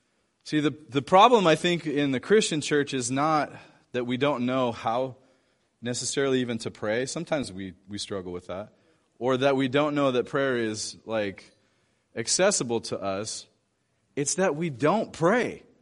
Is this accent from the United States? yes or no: yes; United States; I mean, as an American, you're thinking, okay, what's going to blow up?